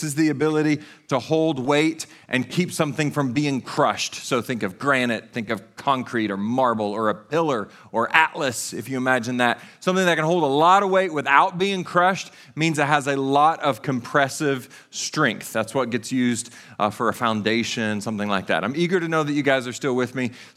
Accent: Tennessee, United States; Because I'm from East Tennessee, I feel like I have the right to say words however the heck I want to say them.

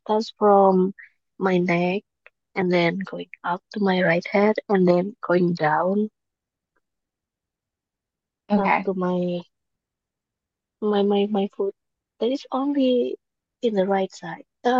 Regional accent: Indonesia; Yeah, I come from Indonesia.

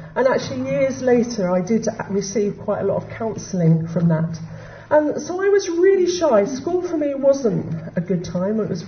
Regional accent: Putney, London, United Kingdom; also born or lived in Peckham; I was born in Peckham, and when I was four we moved to Putney, a council estate in Putney.

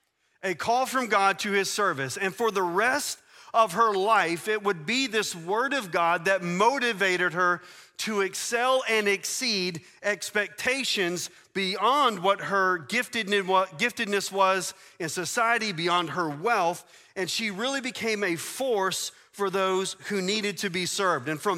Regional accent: the South, United States; And we're from the South.

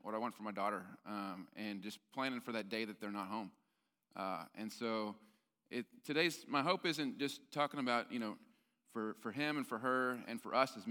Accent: Fort Worth, Texas, United States; Like Robin said, I'm from Fort Worth, so didn't make it too far.

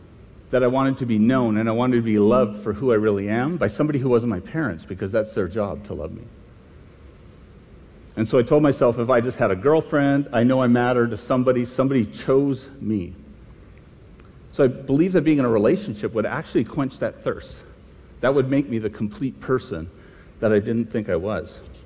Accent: Vancouver, British Columbia, Canada; I grew up in Vancouver, so I'm what we call a winter wimp. I'm not very good with the, even after 25, well, almost 30 years in Saskatchewan now, I still can't do it. And I'm 56

